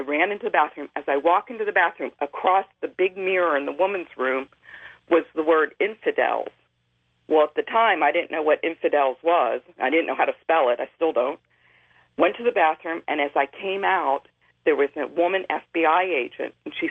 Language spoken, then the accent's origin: English; Rochester, New York, United States; I'm from Rochester, New York.